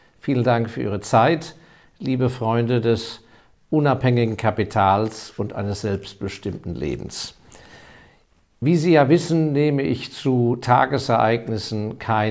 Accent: Hong Kong; als Jugendlicher, bin ich ja in Hongkong zur Schule gegangen

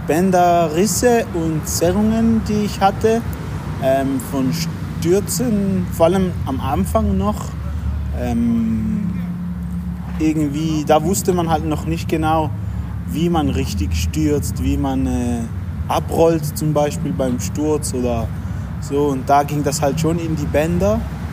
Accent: St. Gallen, Switzerland; also born or lived in Lucerne / Zurich; Ich bin aus St. Gallen, wohne jetzt schon eigentlich mein halbes Leben da. Wie lange ist das etwa? So circa 12 Jahre. Und vorher habe ich in Luzern und Zürich gewohnt.

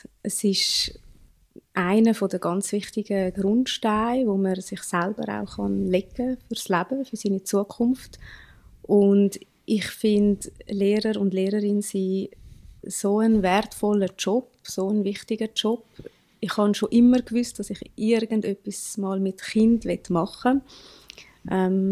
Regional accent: Zurich, Switzerland; ich komme aus Zürich. Ich bin Mami von zwei Kindern und ich bin Lehrerin.

